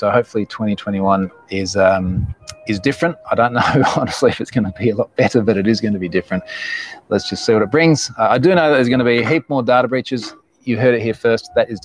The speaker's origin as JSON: {"language": "English", "region": "Queensland", "country": "Australia", "tie": "born or raised there", "said": "my home state of Queensland"}